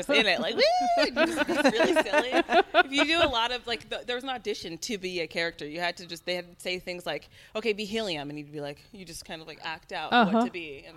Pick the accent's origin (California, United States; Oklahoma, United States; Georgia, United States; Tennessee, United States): California, United States; Santa Clarita; Southern California. I'm from Santa Clarita Valley, and it's just a small town right outside, of LA, I guess you'd say.